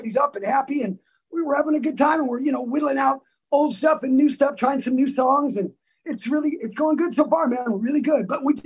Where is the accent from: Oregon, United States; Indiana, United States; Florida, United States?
Oregon, United States; Salem; I'm from Salem, Oregon.